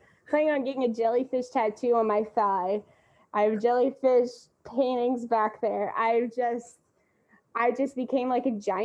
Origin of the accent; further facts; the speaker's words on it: Missouri, United States; I grew up in Missouri and I remember just seeing in the art museum, there's just this ceiling made of blown glass.